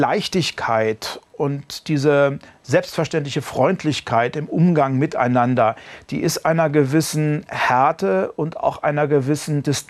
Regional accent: Germany; Ich bin unmittelbar an der Grenze zur ehemaligen DDR groß geworden, aber eben im westlichen Teil unseres Landes.

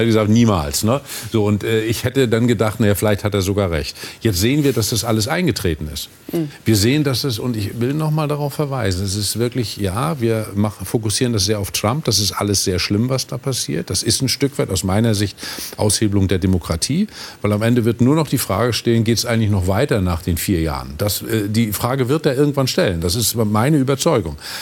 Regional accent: Mecklenburg-Vorpommern, Germany; Ich komme nicht aus Nordrhein-Westfalen, sondern aus Mecklenburg-Vorpommern.

